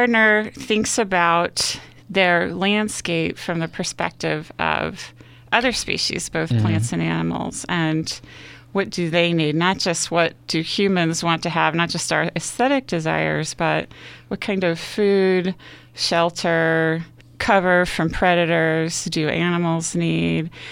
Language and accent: English; Bowie, Maryland, United States; And I kind of grew up with nature. I grew up in Bowie.